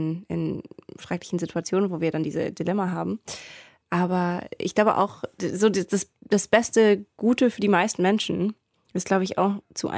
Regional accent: Germany; Dazu gehört für mich, also Nazis tatsächlich auch ein bisschen, aber da reden wir als Deutsche vor allem sehr, sehr, sehr viel drüber.

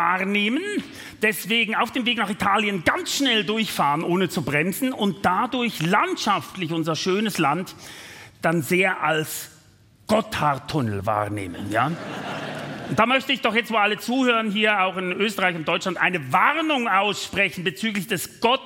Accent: Switzerland; Also ich als Schweizer fahre da nicht mehr durch.

